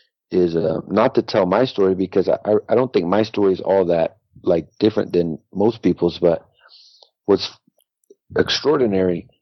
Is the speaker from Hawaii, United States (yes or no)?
no; San Francisco, California, United States; born there; Yeah, I was born in San Francisco, and when I was studying with Larry, I was living south of Market on Folsom Street in the city at his studio.